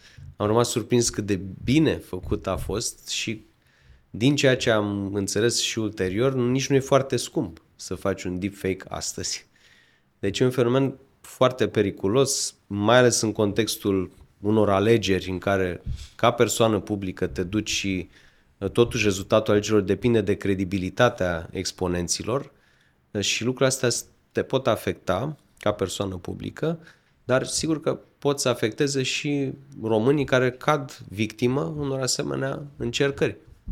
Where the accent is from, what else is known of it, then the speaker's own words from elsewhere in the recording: Romania; Când pleci ca român în diaspora, te pui în situația de a fi între două lumi.